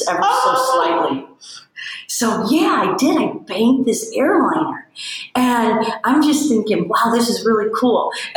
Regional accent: Midwest, United States; and I'm from the Midwest, so I was pretty, what's the word? Naive.

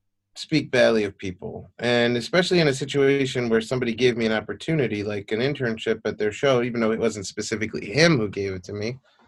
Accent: New York, United States; And then it's stories of growing up in New York and going to the Macy's Thanksgiving Day Parade with my family

